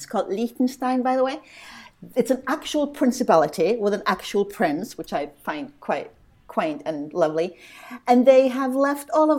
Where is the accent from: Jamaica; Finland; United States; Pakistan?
Finland; I grew up in Finland. I grew up like right across from Latvia and Lithuania